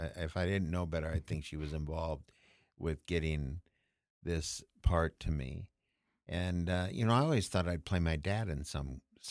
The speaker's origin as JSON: {"language": "English", "region": "Minnesota", "country": "United States", "said": "we're big Democrats from Minnesota."}